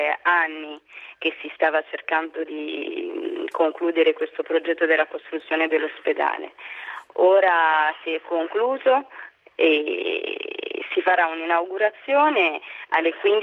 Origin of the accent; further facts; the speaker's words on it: Burundi; Io vengo dal Burundi ed è un paese povero